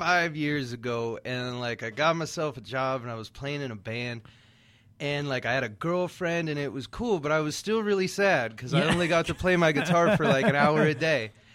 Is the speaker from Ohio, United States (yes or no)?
no; Coeur d'Alene, Idaho, United States; I grew up out in Coeur d'Alene, and then went to Harvard on the Lake down there, North Idaho Community College for a little bit, and then went down to U of I.